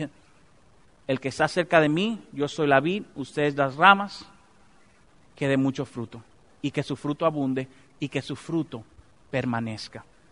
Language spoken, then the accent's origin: Spanish; Dominican Republic; Yo no puedo ser pastor en esa iglesia porque yo no nací en México. Bueno, aprendemos ahí, échemele salsa a los tacos y yo predico en español y en dominicano, ¿no?